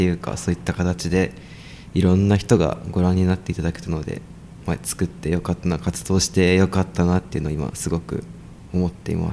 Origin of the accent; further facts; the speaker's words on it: Tokyo, Japan; まあ確かにそう東京から来てるとまあやっぱ東京にもその古民家みたいな場所は、まあ、あるっちゃあるんですけど